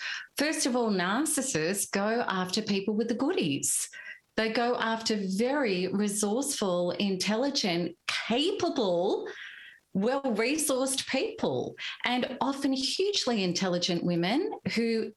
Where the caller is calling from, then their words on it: Melbourne, Victoria, Australia; Melbourne.